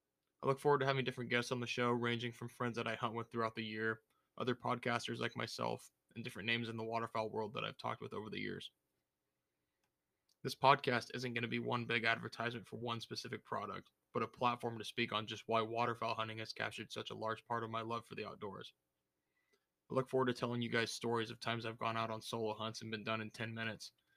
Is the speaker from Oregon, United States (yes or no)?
yes; Oregon, United States; I'll be the host of this podcast called Blind Chatter. I grew up in Northwest Oregon in the Willamette Valley